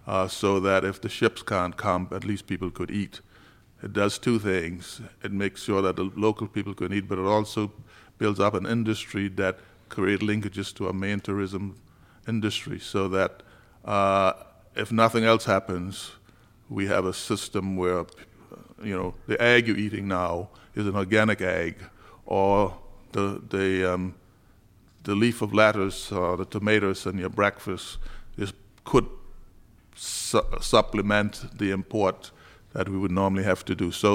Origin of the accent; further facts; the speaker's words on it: North Caicos, Turks & Caicos Islands; Well, I grew up, I knew a little bit, because I grew up in North Caicos.